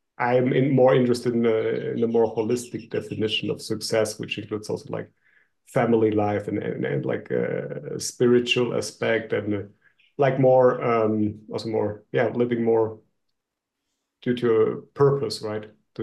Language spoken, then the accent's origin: English; Germany; English is a second language; So I'm from Germany. So most of my life I lived and worked in Germany.